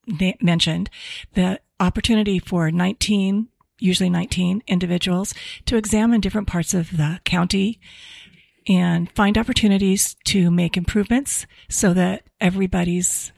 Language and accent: English; Ketchikan, Alaska, United States; moved away as an adult; also born or lived in Seattle; now in Reading, United States; I grew up in Ketchikan, Alaska.